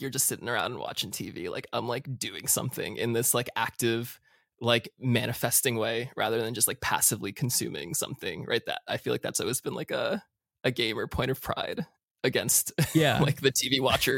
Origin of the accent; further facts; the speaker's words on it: New Jersey, United States; also born or lived in New York; I grew up in Jersey, but I was born in New York.